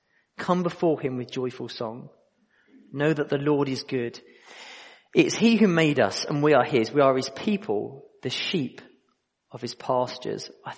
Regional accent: Luton, East of England, United Kingdom; accent: Luton; And I don't talk like I'm from Liverpool. I talk like I'm from Luton sometimes.

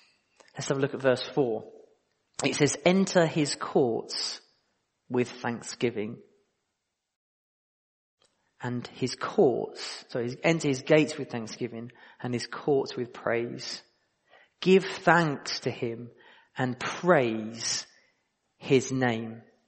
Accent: Luton, East of England, United Kingdom; accent: Luton; And I don't talk like I'm from Liverpool. I talk like I'm from Luton sometimes.

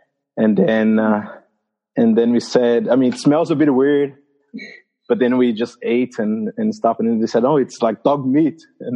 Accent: Mauá, São Paulo, Brazil; I'm from Brazil. I'm from this place called São Paulo. It's actually a small, well, it's not small for Europe, but it's in Brazil. It's a small town called Mauá, of 500,000 people.

